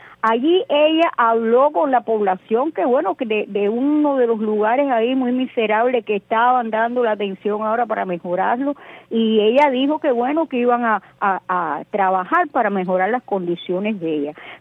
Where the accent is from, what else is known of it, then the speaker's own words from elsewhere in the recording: Cuba; porque claro, somos cubanos